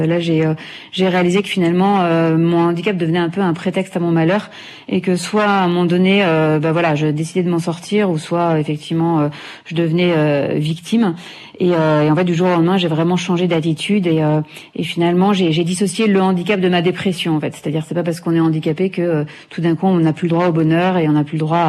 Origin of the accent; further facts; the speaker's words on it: Mali; now in France; Moi, quand je suis arrivée du Mali, je connaissais personne, j'avais pas de famille, pas d'amis, pas de travail. Quand je suis arrivée en France